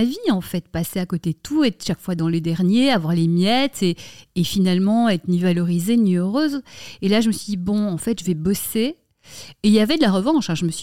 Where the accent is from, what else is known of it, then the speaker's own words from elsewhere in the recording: Brussels, Brussels-Capital Region, Belgium; moved away as an adult; now in Paris, France; Alors, moi, j'ai grandi à Bruxelles.